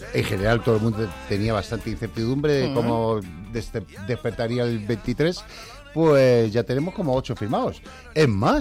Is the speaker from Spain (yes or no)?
yes; Cádiz, Andalusia, Spain; Sí, efectivamente, yo siendo gaditano perdí mi acento porque bueno, en fin...